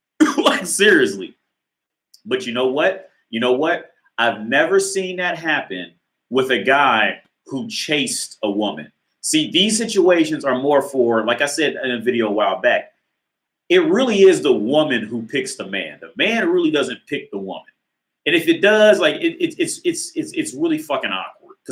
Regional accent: United States; now in Czech Republic; it could just simply be because I'm from America and I'm in Czech Republic.

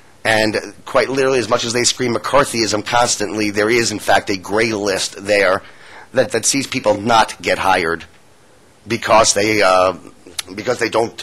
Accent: Hollywood, California, United States; and believe me, I know this from my hometown of Hollywood

